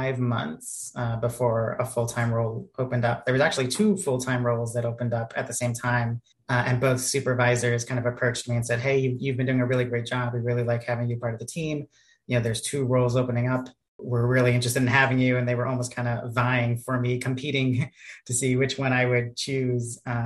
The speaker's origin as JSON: {"language": "English", "town": "Long Island", "region": "New York", "country": "United States", "tie": "born there", "lives_now": "Richmond, United States", "said": "I was actually born in Long Island, New York, and then moved around a lot. So just ended up in Richmond, Virginia."}